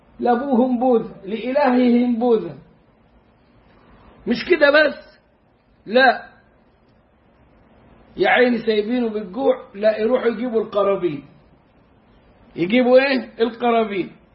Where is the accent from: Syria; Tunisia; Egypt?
Egypt; moved away as an adult; أنا لما طلعت من مصر في عهد الانقلاب رحت السعودية المدينة المنورة أستاذا زائرا